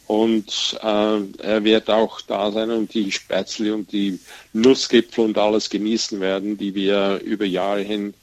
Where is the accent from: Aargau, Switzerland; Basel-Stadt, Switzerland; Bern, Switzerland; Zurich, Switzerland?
Zurich, Switzerland; Wir haben das Schützenfest ursprünglich von Zürich selber, und das ist meine Heimatstadt